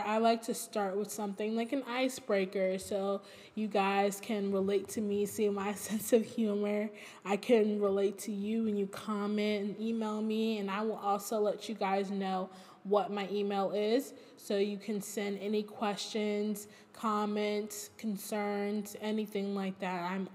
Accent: Brooklyn, New York, United States; I am 21 years old. I'm from Brooklyn, New York. And I attend Hampton University.

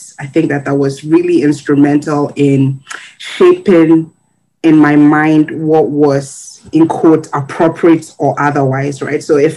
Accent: Koforidua, Eastern Region, Ghana; So I grew up in Ghana, Koforidua to be precise. Koforidua is still a peri-urban community. So it's in between a rural and urban setting.

